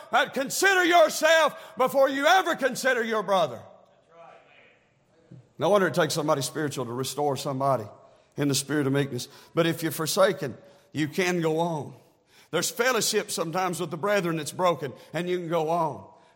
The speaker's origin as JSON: {"language": "English", "region": "Tennessee", "country": "United States", "tie": "born or raised there", "said": "Hey, I grew up in East Tennessee. I thought that stuff was normal."}